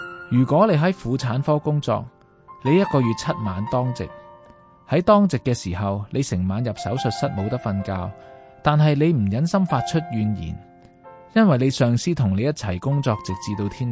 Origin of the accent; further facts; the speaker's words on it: Hong Kong; 我哋作为香港人嘅一份子，医疗界嘅一份子，